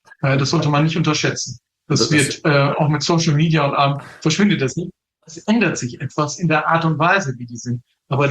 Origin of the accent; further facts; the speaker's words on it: Lower Saxony, Germany; ich komme aus Niedersachsen von der holländischen Grenze, aus einem ganz kleinen Ort.